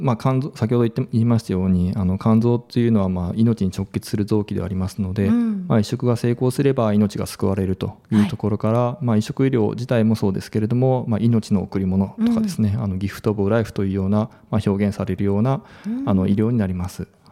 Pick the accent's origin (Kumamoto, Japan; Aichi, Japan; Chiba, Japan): Kumamoto, Japan; now in Okinawa, Japan; もう熊本出身で。